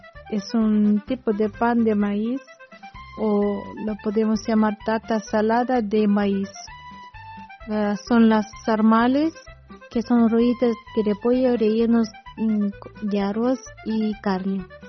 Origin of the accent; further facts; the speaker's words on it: Romania; Spanish is a second language; En el pasado, en mi país había un costumbre muy bonito, que se llamaba en romano claca, una especie de reunión.